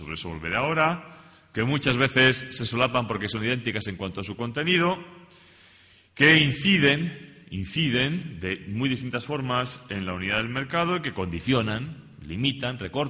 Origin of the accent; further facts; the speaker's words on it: Castile, Spain; Y como soy castellano, pero tengo la lengua más larga